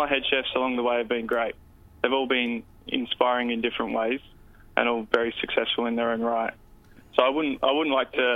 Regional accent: Adelaide, South Australia, Australia; also born or lived in Frankston; I was born in Frankston, but I grew up in Adelaide.

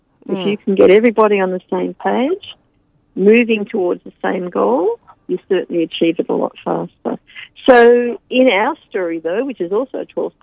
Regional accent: New South Wales, Australia; born there; because I was born in New South Wales, clearly from convict stock

